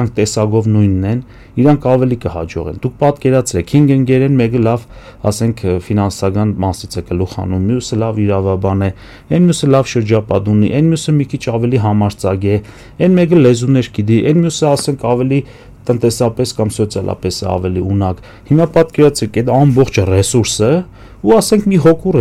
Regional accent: Armenia; born there; եթե մենք Հայաստանում ենք ծնվել, հայ ենք ծնվել, ուրեմն դա է մեր միսիան

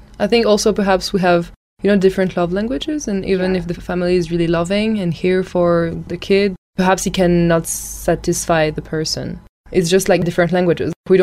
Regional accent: France; now in Gyumri, Armenia; I'm 24, I'm from France, and I'm currently a volunteer for AVC in Gyumri.

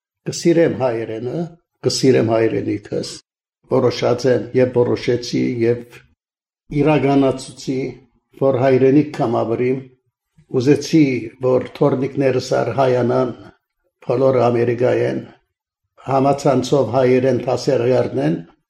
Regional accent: Amman, Amman Governorate, Jordan; also born or lived in Beirut, Lebanon / Southampton, United Kingdom; Ծնած եմ Հորթանան, Ամման, հայկական դպրոց Կացերեն, մինչև նախագրդարան, հետո արաբական դպրոց, երկրորդական վարժարան արաբական

